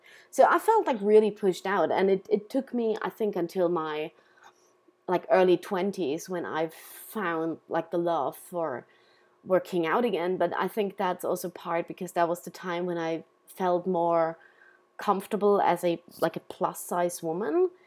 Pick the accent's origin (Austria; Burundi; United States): Austria; English is a second language; and I'm from Austria.